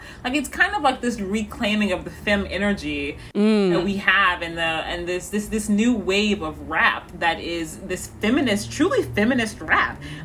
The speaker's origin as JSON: {"language": "English", "region": "Missouri", "country": "United States", "said": "I am from Missouri. I went to school for a few years in St. Louis, Missouri, around the beginning of Black Lives Matter."}